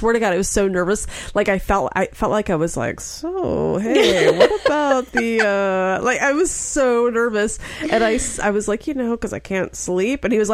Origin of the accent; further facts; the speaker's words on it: Texas, United States; I'm on election night, I was ready to break up with my home state.